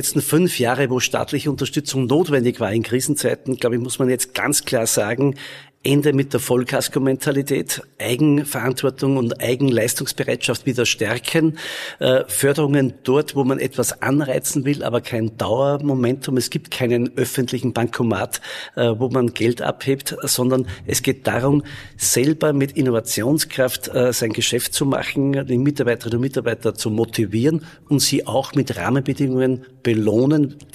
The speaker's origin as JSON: {"language": "German", "region": "Upper Austria", "country": "Austria", "said": "ja, wir sind Oberösterreicher, wir wollen erfolgreich sein, wir packen an."}